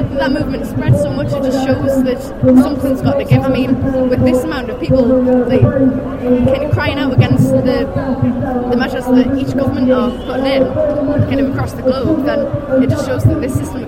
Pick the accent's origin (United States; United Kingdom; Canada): United Kingdom; Gateshead, North East England; 17, I'm from Gateshead.